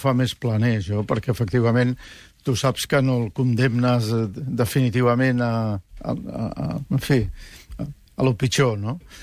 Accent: Catalonia, Spain; doncs que jo sóc català i espanyol i europeu. I és el que sóc.

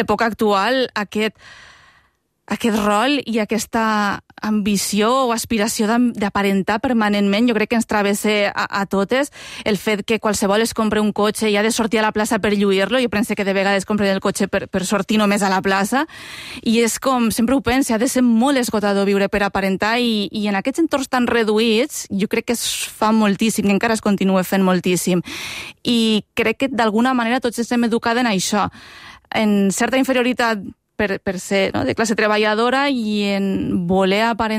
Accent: Llucena, Valencian Community, Spain; transcorre a Llucena, que és el meu poble, també reflecteix una mica la barreja, perquè som límit lingüístic, a la vora ja parlen castellà

